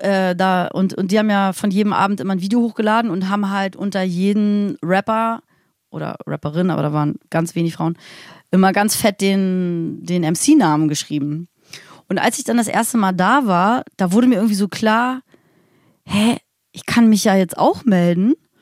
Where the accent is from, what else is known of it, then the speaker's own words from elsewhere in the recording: Hamburg, Germany; moved away as an adult; now in Berlin, Germany; ich bin ja in Hamburg aufgewachsen